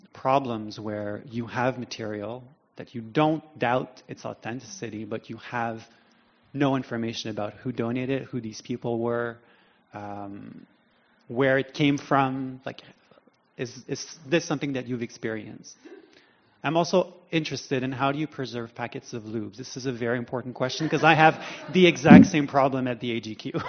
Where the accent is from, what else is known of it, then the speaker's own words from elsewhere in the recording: Canada; I'm also from Canada. … I'm from the Quebec Gay Archives in Montreal.